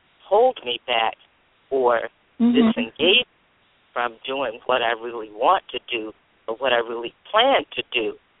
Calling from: Atlanta, Georgia, United States; I'm in Atlanta, Georgia.

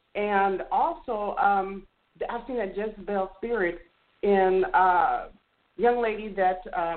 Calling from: Huntsville, Alabama, United States; I'm calling from Huntsville, Alabama.

